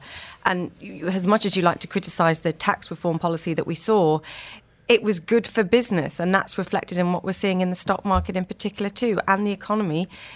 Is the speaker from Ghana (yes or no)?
no; United Kingdom; I say that as a Brit